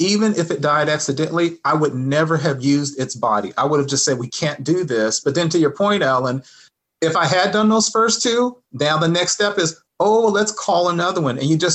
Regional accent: Texas, United States; And I'm from Texas and I have, so bad, you know, I'm from Texas and I have a lot of friends and family back home in Texas

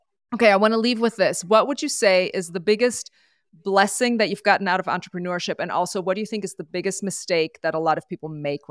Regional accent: Germany; I'm from Europe, born and raised. So I always want to know where people are going. We're going this summer to see my family.

